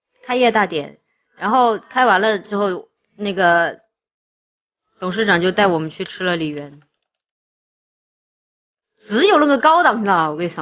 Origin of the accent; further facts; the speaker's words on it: Shanghai, China; 我是哪点的人？我是上海人噻